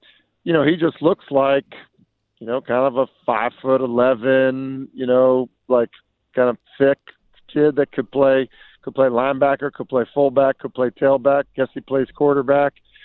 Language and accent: English; Boston, Massachusetts, United States; I grew up in Boston.